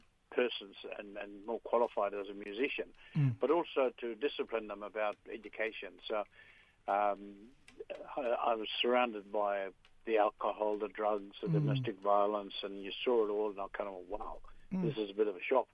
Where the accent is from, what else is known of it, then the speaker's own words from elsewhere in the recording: Broome, Western Australia, Australia; I grew up in Broome, which probably gives me an extra flavour.